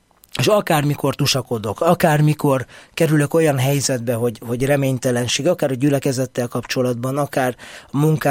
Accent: Budapest, Hungary; Újpestnek azon a részén, ahol én felnőttem

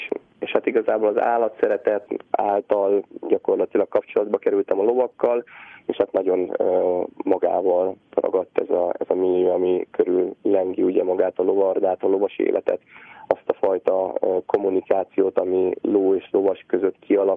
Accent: Zánka, Veszprém County, Hungary; also born or lived in Tapolca; Mikor én felnőttem, én 83-ban születtem Tapolcán, és Zánkán gyerekeskedtem

